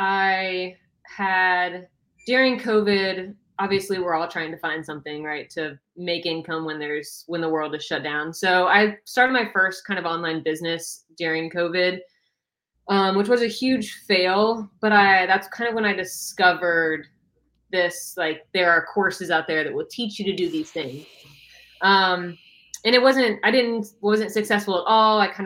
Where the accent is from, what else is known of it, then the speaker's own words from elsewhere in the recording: Ohio, United States; now in Nashville, United States; I'm originally from Ohio. And there's nothing about Ohio that I love. So I left as soon as I could and came straight to Nashville.